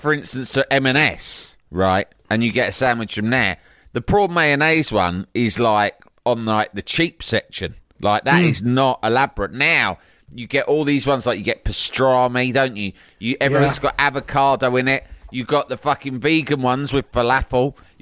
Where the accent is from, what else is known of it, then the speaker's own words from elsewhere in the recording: Cork, Munster, Ireland; Listen, you know, I'm from Cork. There's no shortage of prawns.